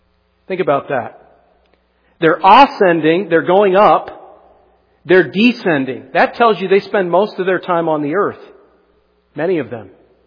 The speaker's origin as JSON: {"language": "English", "region": "Pennsylvania", "country": "United States", "tie": "born or raised there", "said": "I love the city of Southfield. I love my hometown in Pennsylvania."}